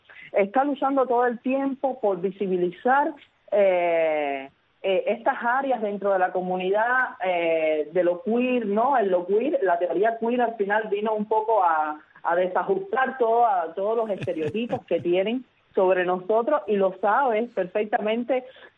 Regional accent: Cuba; now in Havana, Cuba; vengo de provincia, lo sabes, soy de Sahuala Grande, aunque radique actualmente en La Habana.

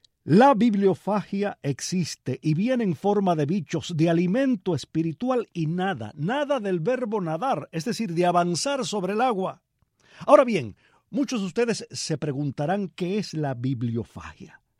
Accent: Cuba; porque los cubanos no nos damos cuenta hasta qué punto nuestra música y nuestra manera de hablar están llenas de disparates.

